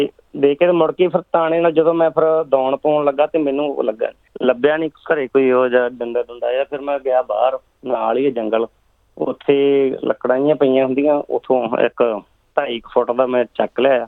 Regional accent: Sodhi Wala, Punjab, India; also born or lived in Jitwal; ਮੇਰਾ ਪਿੰਡ ਹੈ ਜੀਤਵਾਲ ਹੈ ਜੀ, ਅਤੇ ਜ਼ਿਆਦਾਤਰ ਮੈਂ ਬਚਪਨ ਤੋਂ ਲੈ ਕੇ ਸੋਢੀ ਵਾਲਾ ਤਲਵੰਡੀ ਭਾਈ ਕੋਲੇ, ਉੱਥੇ ਮੇਰੇ 20-25 ਸਾਲ ਉੱਥੇ ਭੂਆ ਜੀ ਦੇ ਪਿੰਡ ਉੱਥੇ ਬਤੀਤ ਹੋਏ ਹਨ ਜੀ।

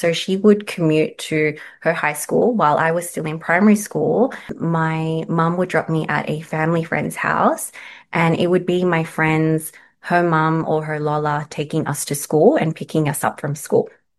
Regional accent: Sydney, New South Wales, Australia; I grew up in Southwest Sydney

